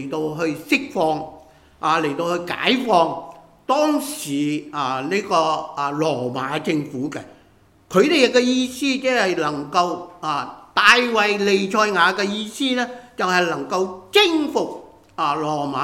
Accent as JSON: {"language": "Chinese", "country": "China", "said": "其實給我們看一下我們中國人的文化"}